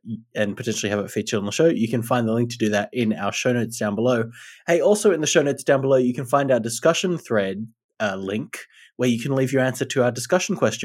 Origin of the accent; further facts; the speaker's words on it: Australia; my interpretation of when American summer ends is not great as an Australian.